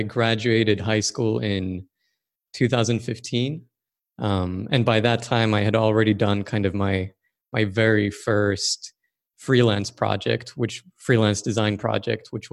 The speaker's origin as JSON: {"language": "English", "country": "Sweden", "tie": "born or raised there", "second_language": "English", "said": "I'm from Sweden, born and raised"}